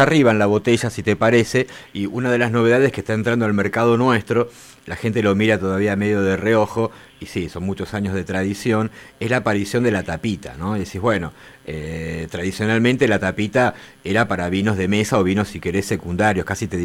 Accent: Argentina; somos argentinas

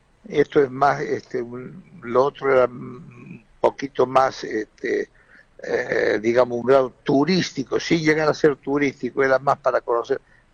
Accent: Córdoba, Argentina; born there; accent: cordobés; Sí, nacimos en Córdoba, sí, sí.

